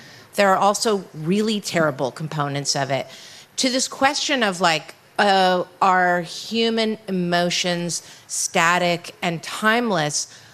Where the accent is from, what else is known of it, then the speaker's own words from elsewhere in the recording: California, United States; I'm from California, and they've destroyed our ecology.